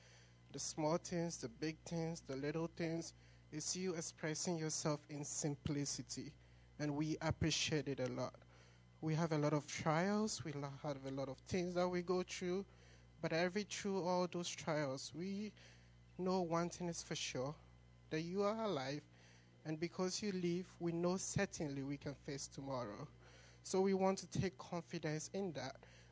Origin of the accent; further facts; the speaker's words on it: Ghana; moved away; I came all the way from Ghana 6 years ago.